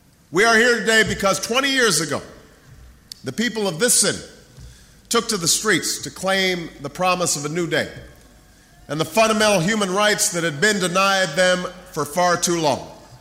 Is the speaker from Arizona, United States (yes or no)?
no; Chicago, Illinois, United States; the good humor of the Czech people in my hometown of Chicago